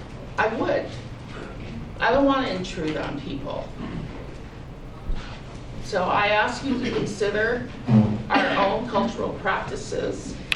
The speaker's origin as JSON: {"language": "English", "region": "Hawaii", "country": "United States", "said": "I'm a Hawaiian, and I live there"}